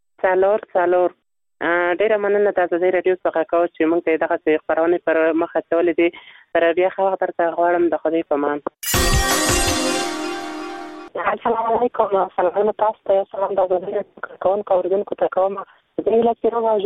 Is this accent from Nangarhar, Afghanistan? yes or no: yes; Nangarhar, Afghanistan; اوسه یم د ننګرهار ولایت څخه